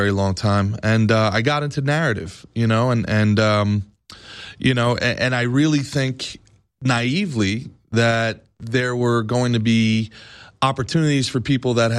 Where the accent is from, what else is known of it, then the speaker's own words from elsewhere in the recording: New York, United States; You know, I come from a union family in New York.